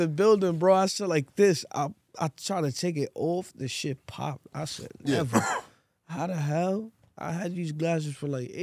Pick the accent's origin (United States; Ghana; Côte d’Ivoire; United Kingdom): Côte d’Ivoire; I'm from Ivory Coast.